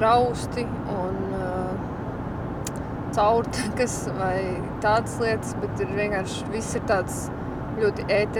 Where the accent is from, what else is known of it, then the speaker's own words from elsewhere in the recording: Riga, Latvia; Mēs esam atbraukuši šeit, mēs esam no Rīgas, mums ir tā, tas milzīgais ledusskaps tagad kastē.